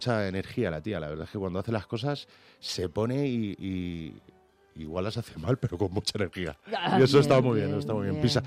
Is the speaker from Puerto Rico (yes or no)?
no; Albacete, Castilla-La Mancha, Spain; moved away; sigo rodeado de la misma gente que cuando me vine de Albacete. Tengo mis amigos de siempre en Albacete.